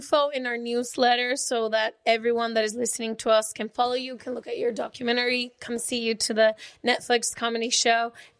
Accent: Guadalajara, Jalisco, Mexico; Yeah, we're from Guadalajara.

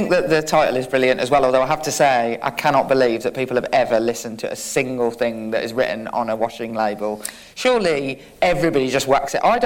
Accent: Birmingham, West Midlands, United Kingdom; Neither of us is a resident in London or from London, so it's nice for you to come to my hometown today.

